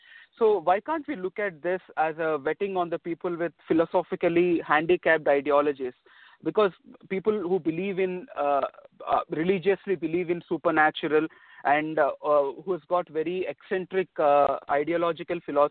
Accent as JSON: {"language": "English", "country": "India", "moved": "yes", "lives_now": "United States", "said": "I'm an Indian immigrant living in America on an H-1 visa."}